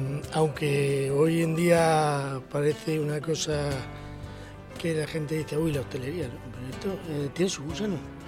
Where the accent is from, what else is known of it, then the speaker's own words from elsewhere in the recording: Lopagán, Region of Murcia, Spain; No, yo soy de Lopagán.